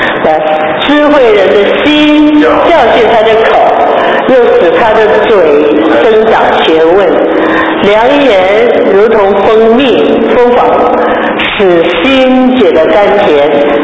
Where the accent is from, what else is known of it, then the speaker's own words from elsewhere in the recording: China; 我们中国人呢也是说，近朱者赤，近墨者黑